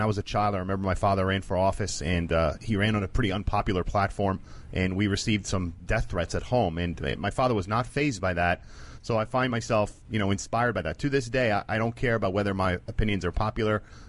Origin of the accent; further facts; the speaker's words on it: Israel; At the time that I grew up in Israel